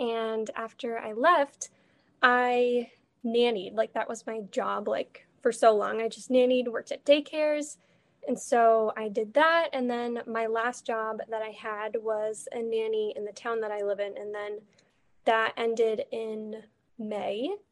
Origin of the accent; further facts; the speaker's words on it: Boston, Massachusetts, United States; I am from the Boston area in Massachusetts.